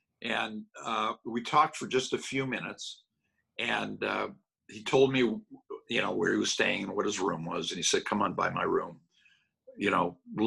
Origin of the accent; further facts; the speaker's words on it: United States; I couldn't do it as an American.